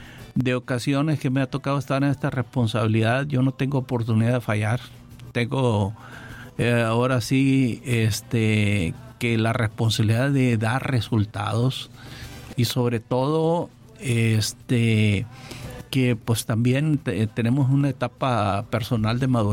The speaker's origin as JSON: {"language": "Spanish", "region": "Baja California Sur", "country": "Mexico", "said": "Y bueno, Baja California Sur, mi tierra, pues quiero lo mejor para él."}